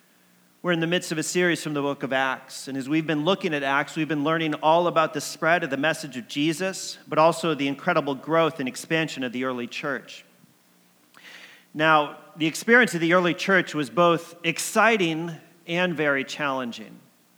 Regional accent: Connecticut, United States; now in Alaska; growing up in Connecticut, about meeting Suzanne, who became my wife, about a big move across the country all the way to Alaska

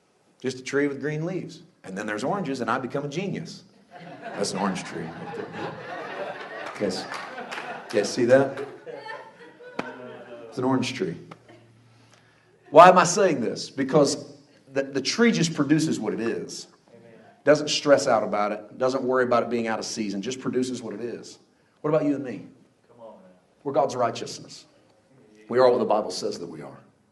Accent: Missouri, United States; now in California, United States; I wasn't raised around orange trees. I grew up in Missouri. I moved to California. I got an orange tree in my yard.

